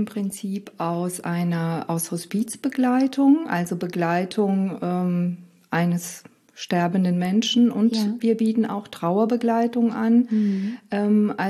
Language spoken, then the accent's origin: German; Romania; Ich bin in Rumänien aufgewachsen, wo nochmal anders damit umgegangen wird